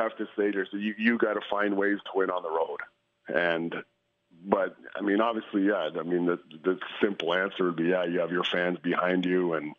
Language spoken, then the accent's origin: English; Canada; me being a Canadian